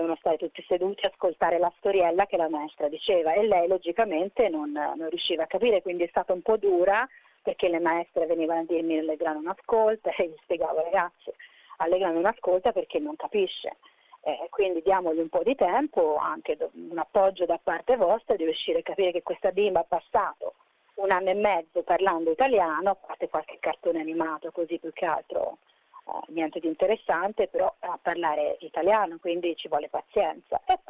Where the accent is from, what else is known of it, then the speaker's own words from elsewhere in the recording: Tuscany, Italy; also born or lived in Genoa; siamo tutti e due italiani, io sono nata a Genova ma vissuta poi in Toscana